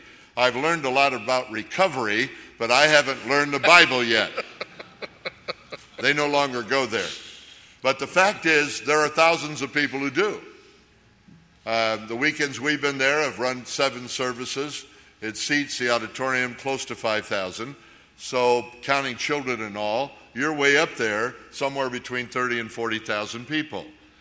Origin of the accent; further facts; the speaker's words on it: California, United States; But they knew I was from California, wondered if I knew anything.